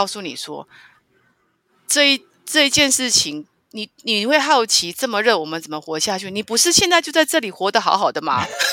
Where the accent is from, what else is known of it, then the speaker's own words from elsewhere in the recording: Taiwan; 然后我就跟他说我来自台湾